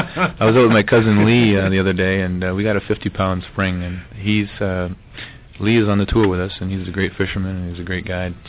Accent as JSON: {"language": "English", "town": "Williams Lake", "region": "British Columbia", "country": "Canada", "said": "I'm from Williams Lake, British Columbia."}